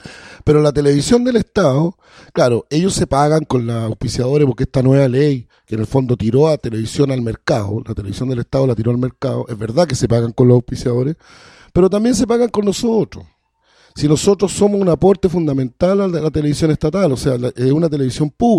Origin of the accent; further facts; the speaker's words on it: Chile; No, señor, primero no me habla a mí desde el Olimpo porque yo soy chileno